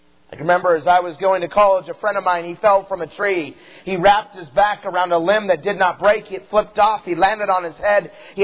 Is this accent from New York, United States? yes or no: no; Idaho, United States; I grew up in Idaho, and so you can picture grandpa, grandson, fishing poles in the water.